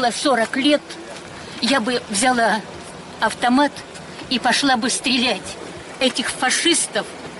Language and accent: Russian; Donbas, Ukraine; also born or lived in Germany; я выросла на Донбассе, я родилась в Германии, кстати, под американскими бомбами. Меня мама родила в лагере под американскими бомбами.